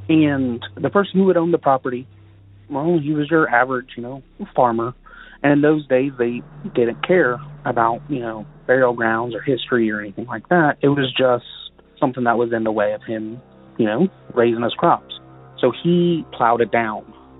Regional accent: Union, Kentucky, United States; I'm from Union, Kentucky.

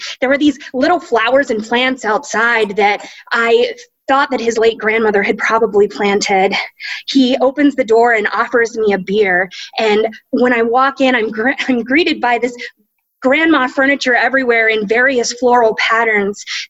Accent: Fairchance, Pennsylvania, United States; My hometown of Fairchance, Pennsylvania is small.

